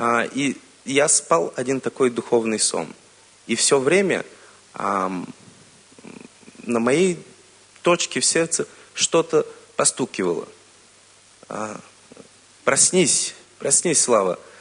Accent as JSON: {"language": "Russian", "country": "Bulgaria", "said": "я из Болгарии. Это мой первый конгресс."}